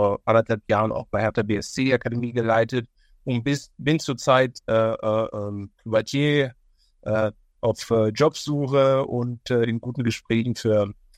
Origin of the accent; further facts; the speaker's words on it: Germany; Ich bin ehemaliger Bundesligaspieler, hier in Deutschland groß geworden